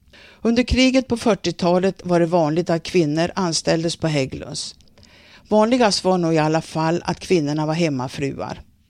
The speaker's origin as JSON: {"language": "Swedish", "town": "Gullänget", "region": "Västernorrland County", "country": "Sweden", "tie": "born or raised there", "said": "och jag är född och uppvuxen i Gullänget. I min födelseattest står det Norrlungånger, men i katalogen på gymnasiet så står det att min postadress är Gullänget."}